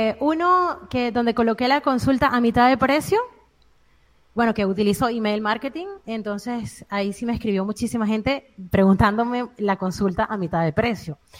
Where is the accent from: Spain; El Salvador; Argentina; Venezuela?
Venezuela; yo soy venezolana y mi público sí que está en Venezuela, la mayoría